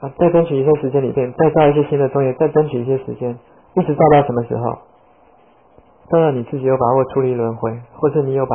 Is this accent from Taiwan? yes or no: no; Wuxi, Jiangsu, China; 所以我们无锡人一定造了很多糊里糊涂这种伤害人家的业